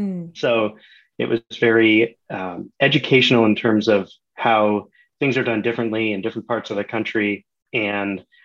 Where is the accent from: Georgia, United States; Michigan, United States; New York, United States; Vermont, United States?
Vermont, United States; drew on a lot of my background from growing up in Vermont, of having an emphasis on craft, an emphasis on place.